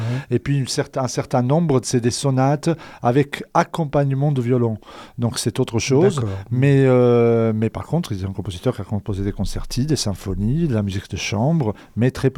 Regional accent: Calabria, Italy; je viens d'une région de l'Italie, la Calabre, donc tout au sud, qui est une région qui, il y a 35 ans, était assez sinistrée culturellement

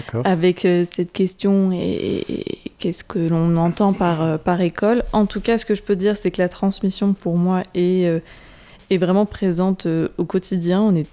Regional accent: Hauts-de-France, France; parce que je viens du nord de la France, en Picardie, on fait beaucoup de tir à l'arc.

